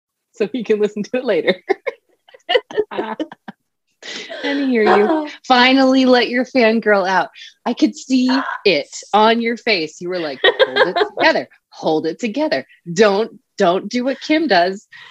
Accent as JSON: {"language": "English", "region": "Texas", "country": "United States", "said": "Because I'm from Texas."}